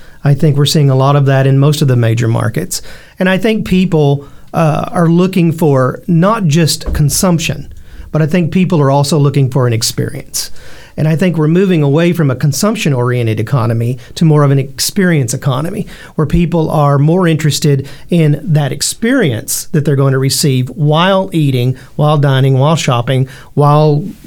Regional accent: Nashville, Tennessee, United States; No, I grew up in Nashville. Wound up through a series of opportunities in New York City

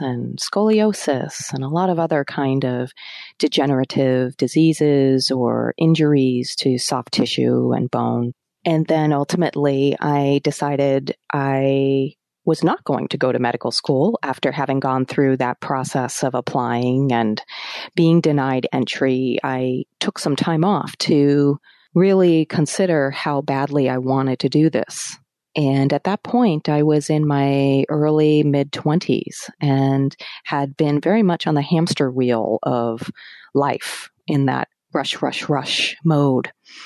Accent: New Hampshire, United States; Even as a kid growing up in New Hampshire, I was always hiking in the White Mountains

